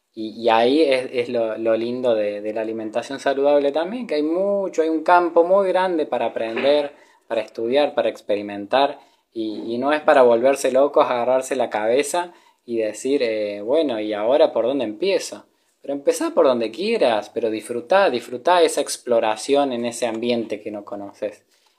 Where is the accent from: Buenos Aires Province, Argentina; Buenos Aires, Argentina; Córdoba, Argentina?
Córdoba, Argentina; San Francisco; Soy de Argentina, tengo 33 años, soy de San Francisco, Córdoba, Argentina. Y bueno, y hace como 9 años que estoy viajando.